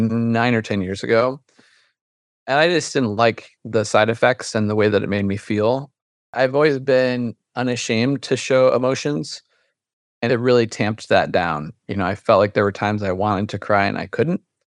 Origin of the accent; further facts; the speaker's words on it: Ohio, United States; now in Brooklyn, United States; So I live in Brooklyn, New York. It's a very liberal bubble. Like, I'm originally from Ohio.